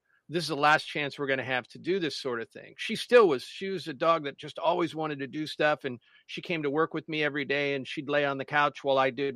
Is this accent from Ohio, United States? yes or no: yes; Columbus, Ohio, United States; I grew up in Columbus, Ohio, and we had some good radio here, but Chicago had much better radio.